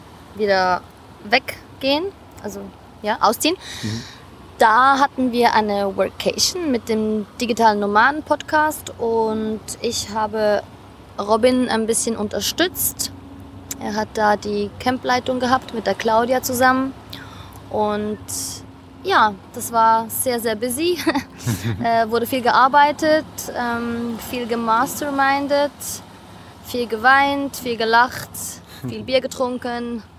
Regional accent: Switzerland; Ich bin aus der Schweiz, bin 37 und freue mich jetzt ganz toll auf das Interview mit dir.

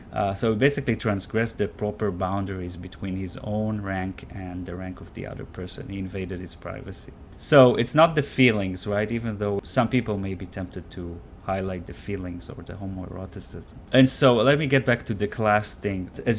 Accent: Israel; I mean, I come from Israel

